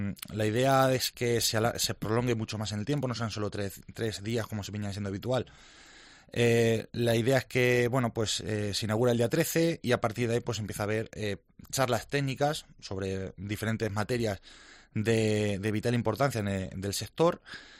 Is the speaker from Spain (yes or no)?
yes; Membrilla, Castilla-La Mancha, Spain; para los que somos de allí, de Membrilla y de alrededores